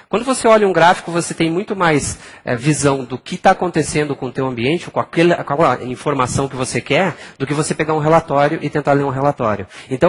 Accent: Campinas, São Paulo, Brazil; Tenho uma empresa, sou de Campinas.

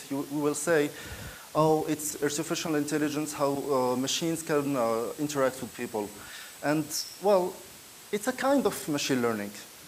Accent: Morocco; I'm from Morocco, coming from Morocco. I'm very excited to be here with you in Kenya.

